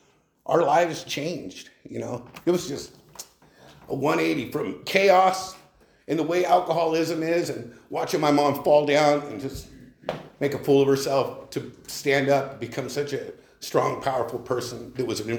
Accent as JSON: {"language": "English", "town": "Los Alamos", "region": "New Mexico", "country": "United States", "tie": "born or raised there", "said": "I'd gone to the counselor at our little school in Los Alamos. I grew up out in Los Alamos."}